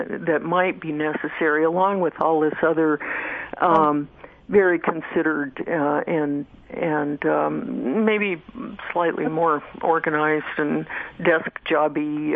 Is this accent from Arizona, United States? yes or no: yes; Phoenix, Arizona, United States; I met one from my hometown of Phoenix